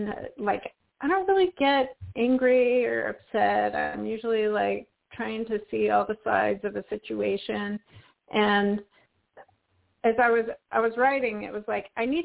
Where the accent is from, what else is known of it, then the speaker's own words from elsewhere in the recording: Wyoming, United States; also born or lived in Dallas-Fort Worth / Colorado; I grew up in Wyoming. I spent time in the Dallas-Fort Worth area for a few years. You know, I was in Colorado